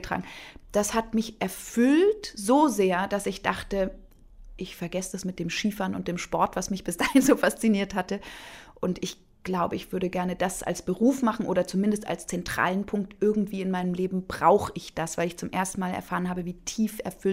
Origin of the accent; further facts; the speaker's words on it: Munich, Bavaria, Germany; Das war auch zu dieser sehr wertvollen Zeit in meiner Jugend in München.